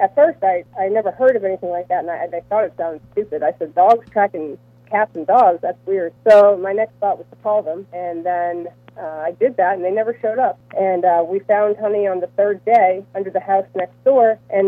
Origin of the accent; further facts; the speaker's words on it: Sharon, Massachusetts, United States; I grew up in Sharon, Massachusetts, and animals were everything to me.